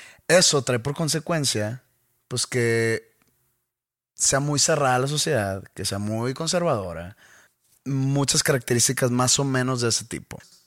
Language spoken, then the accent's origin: Spanish; Sweden; Spanish is a second language; moved away as an adult; now in Mexico; Soy sueco. Me vine aquí a vivir a México porque me casé con una mexicana